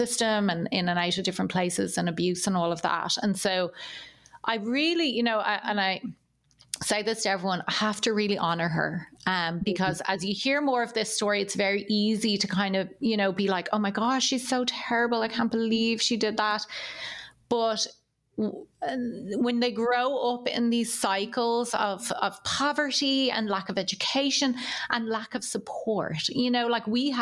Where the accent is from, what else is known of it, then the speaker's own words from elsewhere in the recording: Ireland; accent: Irish; So I always think like it's so funny that my Irish accent is what changed the course of my life.